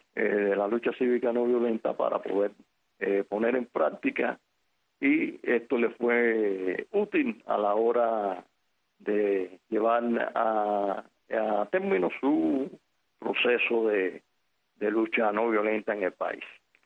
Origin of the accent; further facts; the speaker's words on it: Cuba; nosotros, como cubanos